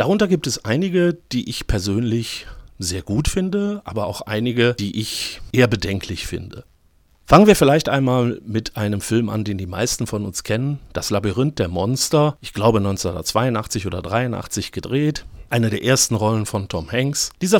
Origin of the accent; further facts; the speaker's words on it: Ratingen, North Rhine-Westphalia, Germany; in meiner Heimatstadt Ratingen